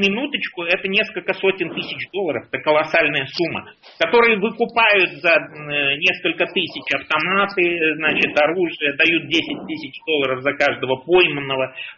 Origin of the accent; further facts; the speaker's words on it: United States; На лбу у меня не написано, что я американец.